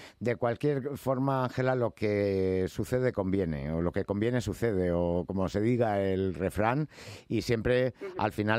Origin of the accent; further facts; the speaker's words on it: Spain; son como los españoles, que no hablamos mucho el inglés